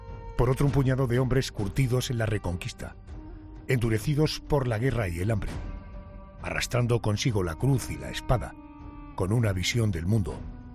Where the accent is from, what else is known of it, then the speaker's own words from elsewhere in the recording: Spain; ¿somos los españoles conscientes de la importancia del hecho que vamos a narrar hoy?